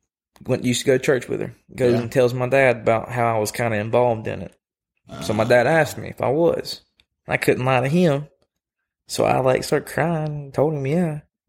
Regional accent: Coleman, Alabama, United States; I was born in Holly Pond over on Turkey Hop. Oh. Or I was born in Coleman, and that's the house that I grew up in since 2006. So I lived there since I was 2.

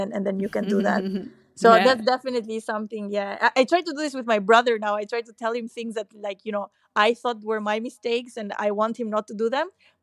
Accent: Albania; English is a second language; now in United Kingdom; when I moved from Albania to the UK, I was so kind of thinking, oh, I don't speak English good enough.

